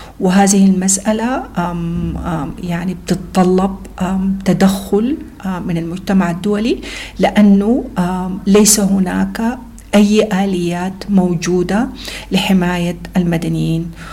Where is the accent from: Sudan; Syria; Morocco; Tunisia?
Sudan; إحنا كسودانيين